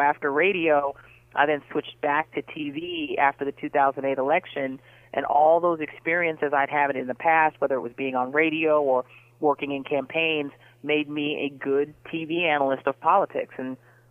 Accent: Denver, Colorado, United States; moved away; also born or lived in Miami; I grew up in Denver. We had a station, KDKO, that was a lot like your station.

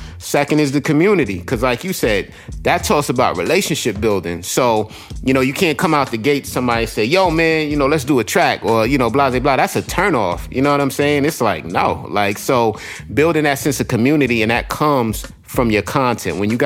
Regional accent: Queens, New York, United States; I grew up in South Jamaica, Queens, during the 80s, the crack era.

